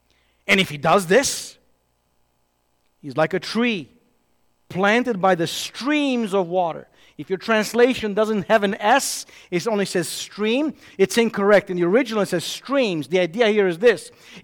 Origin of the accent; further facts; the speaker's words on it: Romania; English is a second language; now in Chicago, United States; Whether it's the accent, where you from? Chicago. No. Where are you really from? Romania. Okay. They know because it's been imprinted in me.